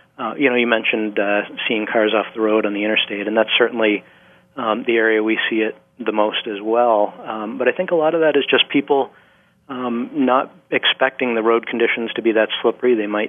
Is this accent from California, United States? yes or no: no; Vermont, United States; when I was younger growing up in Vermont